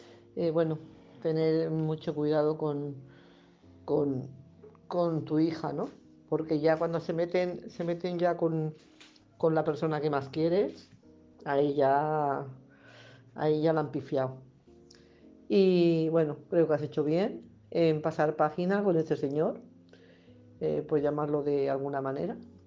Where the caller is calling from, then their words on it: Barcelona, Catalonia, Spain; corresponsal de Barcelona.